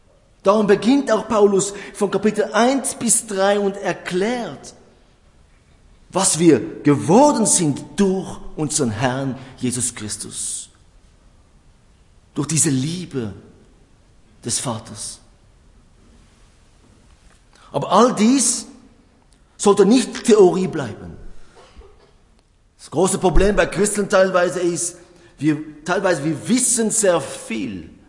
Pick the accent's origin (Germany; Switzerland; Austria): Switzerland; Ich glaube, dass bei uns in der Schweiz, wir verlieren teilweise diese geistliche Verständnis